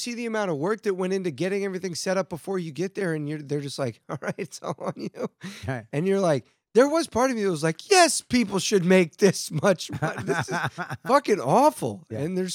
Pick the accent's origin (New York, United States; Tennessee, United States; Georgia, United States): Georgia, United States; Atlanta; Dude, I'm like suburbs of Atlanta.